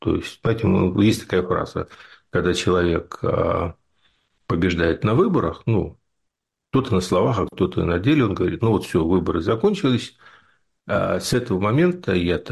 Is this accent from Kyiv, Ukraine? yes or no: yes; Kyiv, Ukraine; born there; Но я действительно не украинец. Я русский, родившийся в Киеве.